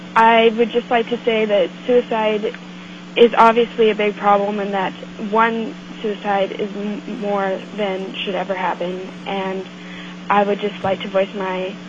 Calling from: Port Heiden, Alaska, United States; I'm calling in from Port Hyden.

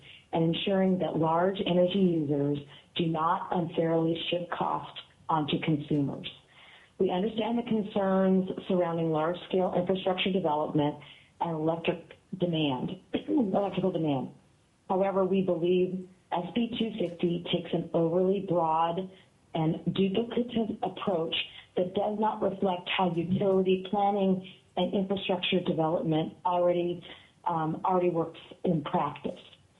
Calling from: Seattle, Washington, United States; I am calling today from Seattle, Washington.

